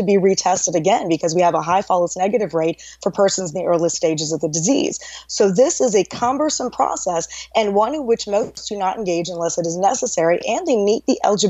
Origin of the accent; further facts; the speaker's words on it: Fort Worth, Texas, United States; So in my hometown of Fort Worth, where a federal prison is located, we had 636 cases of COVID in the prison.